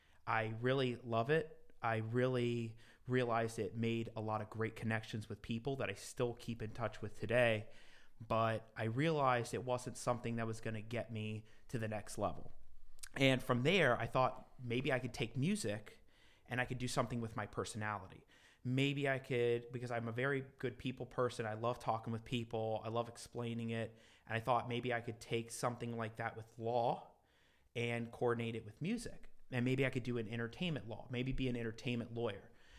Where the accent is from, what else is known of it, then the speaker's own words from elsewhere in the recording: Miami, Florida, United States; So I grew up in Miami. For the longest time I was there, probably about 20 years.